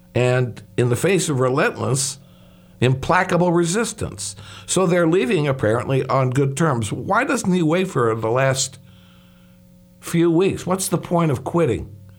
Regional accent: Chicago, Illinois, United States; now in Clearwater, United States; Chicago, that is my old hometown, Chicago.

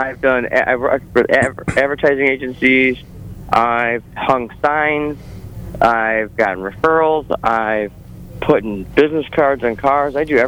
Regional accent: Chicago, Illinois, United States; I'm a hustler. I'm from Chicago, so...

